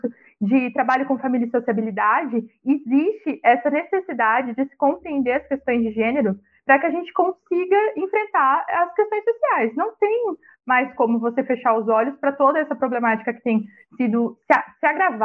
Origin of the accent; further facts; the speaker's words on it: Londrina, Paraná, Brazil; a gente é da mesma cidade, né, lá de Londrina, no norte do Paraná.